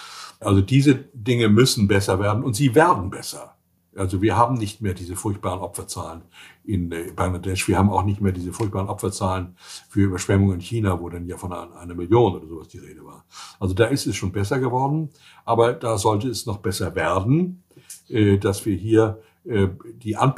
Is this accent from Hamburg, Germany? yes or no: no; Schleswig-Holstein, Germany; Erstens bin ich Schleswig-Holsteiner